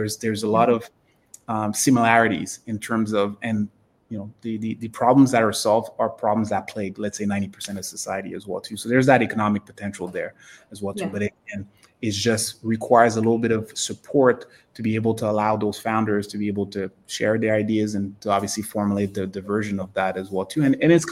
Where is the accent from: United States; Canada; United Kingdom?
Canada; I'm Canadian